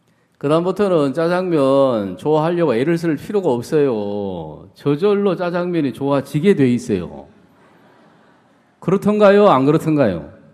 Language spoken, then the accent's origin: Korean; Chungcheong, South Korea; 저희 집에는 농사를 지었어요. 충청도가 고향인데.